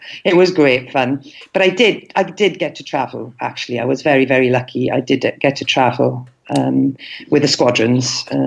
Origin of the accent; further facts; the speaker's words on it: Wales, United Kingdom; And lots of friends. Yeah, and lots of singing, of course, being Welsh.